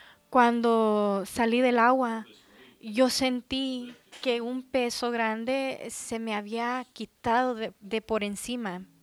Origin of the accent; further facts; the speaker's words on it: Jones Creek, Texas, United States; Yo crecí en Jones Creek.